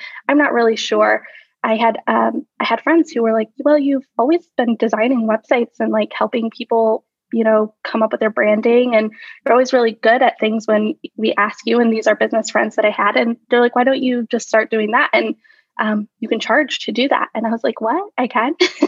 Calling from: Buffalo, New York, United States; Yeah, I am in Buffalo, New York. So that's a western part of New York, not close to New York City at all.

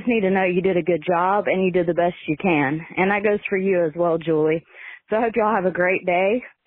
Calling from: Belton, South Carolina, United States; from Belton, South Carolina. Since y'all are from around here, I guess it's better to tell you I'm from Possum Kingdom.

